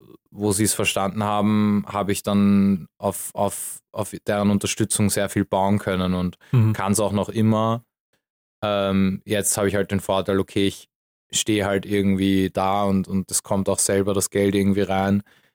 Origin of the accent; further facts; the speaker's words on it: Baden, Lower Austria, Austria; now in Vienna, Austria; ich lebe dieses Landleben, ich liebe es. Also ich komme aus Baden, Kleinstadt.